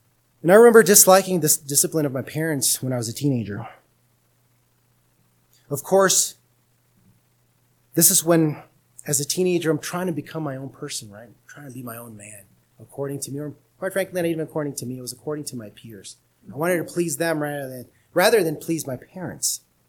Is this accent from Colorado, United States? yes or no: no; Lynwood, California, United States; Because you see, I grew up in Linwood, California. Now, if you're not familiar with Linwood, California, this is right next to Compton.